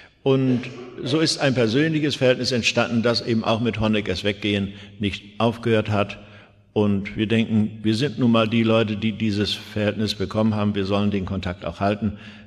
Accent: Wismar, Mecklenburg-Vorpommern, Germany; Und dann bin ich gesprungen durch die Straße meiner Heimatstadt Wismar

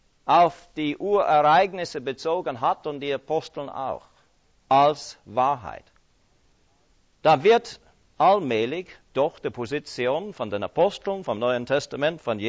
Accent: Canada; Und das war für mich als Kanadier, der nur kurz damals in Europa war, schon als Geograf ein Erlebnis.

